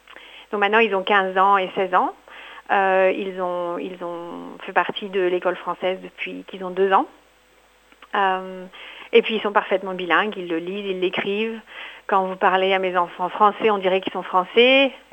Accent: France; moved away as an adult; now in Australia; moi je suis française et on a immigré en Australie en 2001.

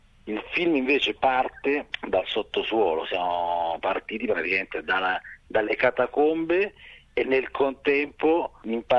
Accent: Naples, Campania, Italy; essendo io napoletano, essendo io un appassionato di sartorie

